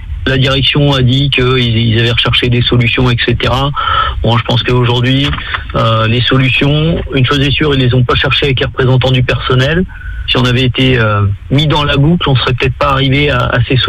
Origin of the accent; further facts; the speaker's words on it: La Roche-sur-Yon, Pays de la Loire, France; je viens de La Roche-sur-Yon